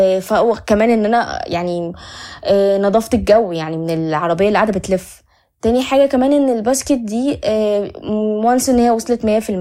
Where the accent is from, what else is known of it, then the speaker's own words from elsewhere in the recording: Egypt; احنا عندنا في مصر شباب مؤهلين بشكل كبير جدا للمجال